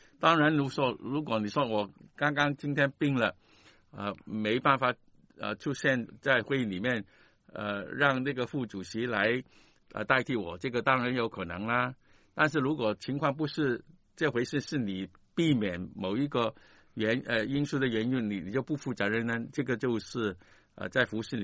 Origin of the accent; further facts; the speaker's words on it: Guangdong, China; 我们广东人说这个是怎么说？这说我说是走数啊